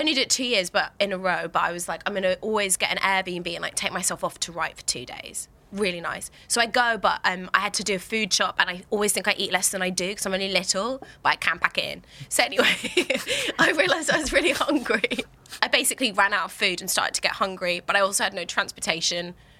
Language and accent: English; London, United Kingdom; now in New York, United States; And I think that growing up in London is just such great curry. So I miss that a lot.